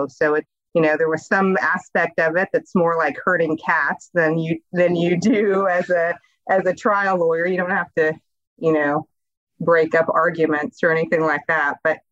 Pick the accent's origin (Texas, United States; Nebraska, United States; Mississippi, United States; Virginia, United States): Texas, United States; El Paso; So I grew up in El Paso, other side of the state from where I practiced law. I grew up in a big family, youngest of five kids.